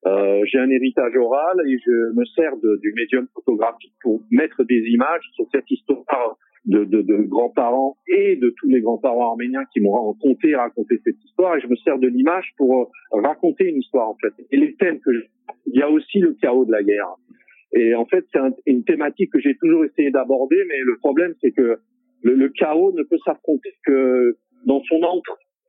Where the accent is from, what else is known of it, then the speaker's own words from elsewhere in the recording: Alfortville, Île-de-France, France; je suis né à Alfortville, il y avait énormément de rescapés du génocide, moi, quand j'étais petit, ici.